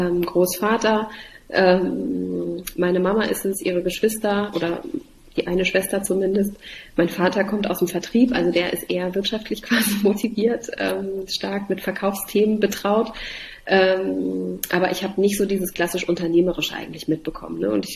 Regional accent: Halle, Saxony-Anhalt, Germany; also born or lived in Dessau; Also ich bin in Dessau geboren, ich bin in Halle aufgewachsen. Ich bin also ein Ostkind.

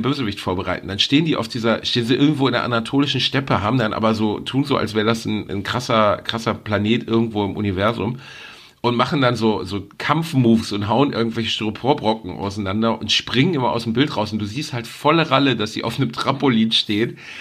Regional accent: Gelsenkirchen, North Rhine-Westphalia, Germany; Ich bin in Gelsenkirchen aufgewachsen, also so mittelgutes Türkisch spreche ich schon.

